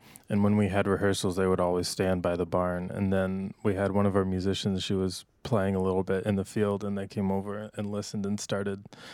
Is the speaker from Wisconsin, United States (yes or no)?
yes; Wisconsin, United States; we did some horseback riding also when we were young kids growing up in Wisconsin.